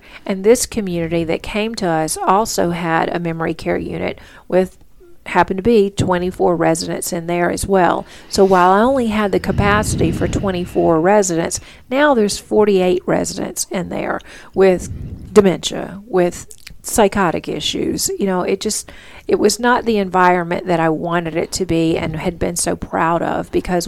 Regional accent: Louisiana, United States; You know, we're from Louisiana, so we've got somebody coming by to make jambalaya for us in the courtyard.

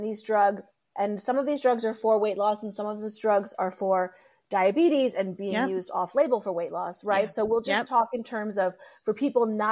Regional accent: Pittsburgh, Pennsylvania, United States; now in Los Angeles, United States; I grew up in Pittsburgh, East Coast.

